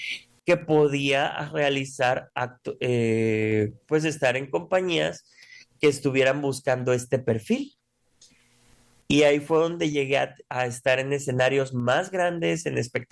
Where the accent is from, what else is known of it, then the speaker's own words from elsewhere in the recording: Mexico; Pues soy mexicano.